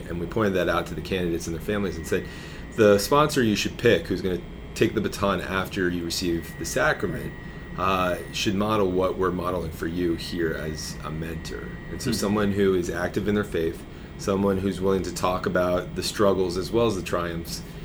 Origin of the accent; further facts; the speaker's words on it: New Jersey, United States; Now, in the parish where I grew up in North Jersey, there was youth group, and you could be a part of that.